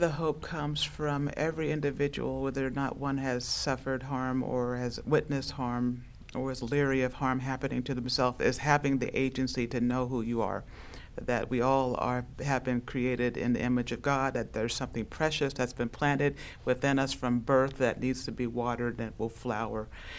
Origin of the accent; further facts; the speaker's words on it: New York, United States; sometimes you think as a New Yorker you've heard it all.